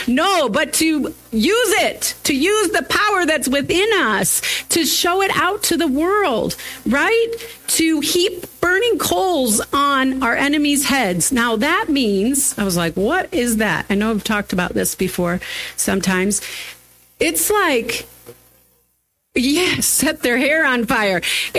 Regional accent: United States; Proud to say I'm American.

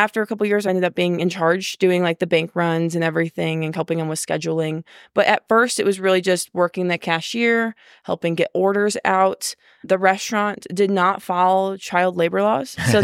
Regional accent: St. Louis, Missouri, United States; So I grew up in St. Louis, and I really just did not want to go to school in St. Louis.

